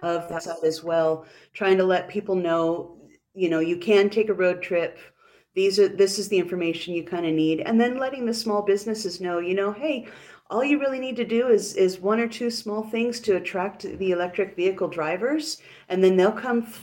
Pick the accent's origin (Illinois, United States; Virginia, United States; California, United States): California, United States; Crescent City; Because we've gone back to Crescent City, my hometown in California, at least twice in the Tesla.